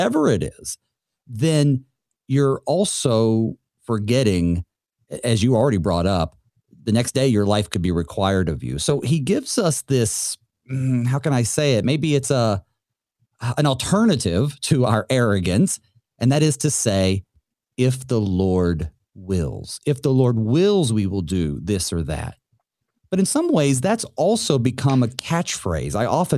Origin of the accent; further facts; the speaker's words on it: the South, United States; you know, I'm from the South, so that's pretty common.